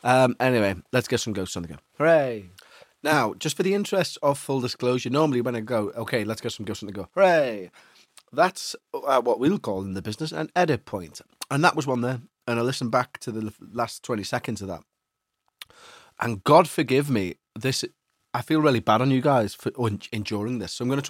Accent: Hendon, London, United Kingdom; now in Canberra, Australia; I grew up in Hendon, North London, in the 70s and 80s, in a very haunted house.

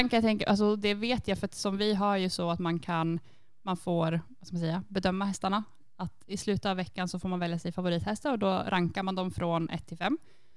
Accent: Sweden; now in abroad; en sak som kanske skiljer sig från de hästar man är van att rida vid hemma i Sverige är att det går väldigt mycket mer fram här.

